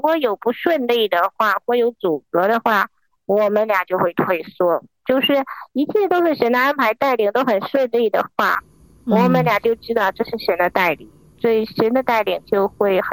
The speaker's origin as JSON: {"language": "Chinese", "region": "North China", "country": "China", "said": "因为他是南方人，我是北方人，无论是饮食上啊，还是生活起居等等，全都不一样"}